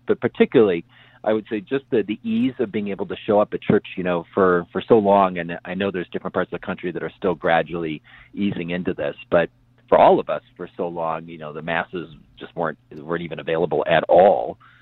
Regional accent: Chicago, Illinois, United States; I remember there were a couple priests at my parish where I was growing up outside the Chicago area there

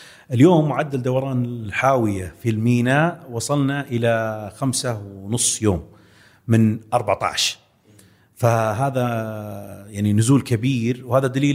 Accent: Saudi Arabia; مؤشر ثاني برضو يحق لنا كسعوديين نفتخر

